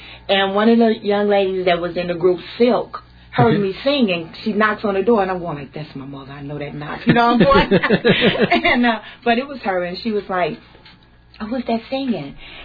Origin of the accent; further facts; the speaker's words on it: Chicago, Illinois, United States; I'm from the West Side.